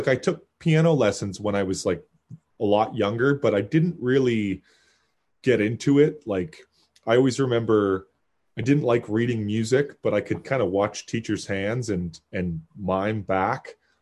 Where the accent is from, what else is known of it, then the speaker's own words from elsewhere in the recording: Kitchener, Ontario, Canada; born there; Well, I was born in Kitchener.